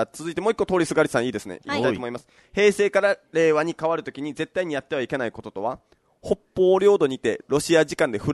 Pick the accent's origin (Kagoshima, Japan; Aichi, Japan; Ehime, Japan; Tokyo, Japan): Kagoshima, Japan; あの私イントネーションできない男でございます。鹿児島人でございますので全部上がりますので